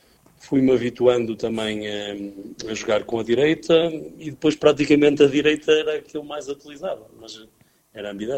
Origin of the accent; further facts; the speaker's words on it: Avintes, Porto, Portugal; Depois eu comecei a jogar afiliado no clube da minha terra, o Futebol Clube de Avintes.